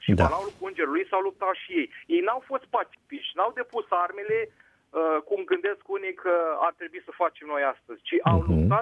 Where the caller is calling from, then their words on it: Bacău, Bacău County, Romania; din Bacău și ascult cu mult interes emisiunea dumneavoastră. Sunt un creștin practicant și un iubitor de pace.